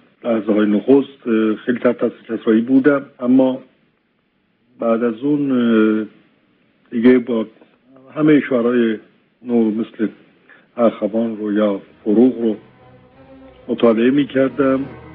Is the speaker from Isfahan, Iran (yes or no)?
yes; Isfahan, Iran; moved away as an adult; now in Tehran, Iran; از سال 1339 که من برای ادامه تحصیلات دانشگاهی از اصفهان به تهران اومدم